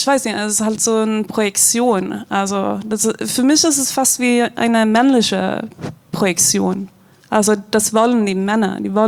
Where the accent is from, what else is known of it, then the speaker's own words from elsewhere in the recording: Sweden; ich komme ja aus Schweden